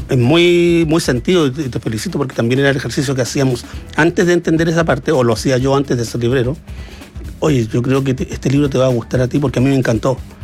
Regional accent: Chile

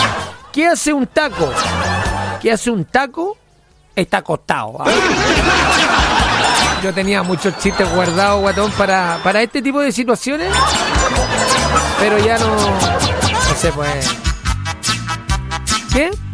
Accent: Argentina; yo soy argentina.

